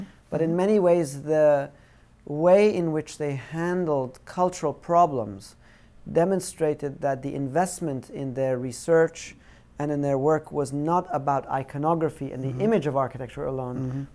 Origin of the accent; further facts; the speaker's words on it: Iran; also born or lived in England / Switzerland / Pakistan / South Africa; First of all, I'm Iranian. But I was born in England with a splattering of places I grew up between Switzerland, Pakistan, South Africa, and Iran. And eventually I came to high school here right before the revolution, and that's in 1978